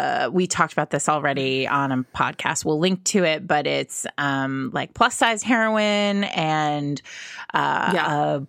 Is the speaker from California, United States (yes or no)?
no; Brooklyn, New York, United States; set in Brooklyn, my hometown